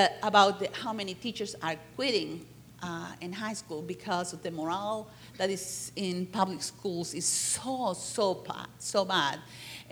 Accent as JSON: {"language": "English", "country": "Bolivia", "second_language": "English", "said": "Like, I come from a third world country. I'm from Bolivia."}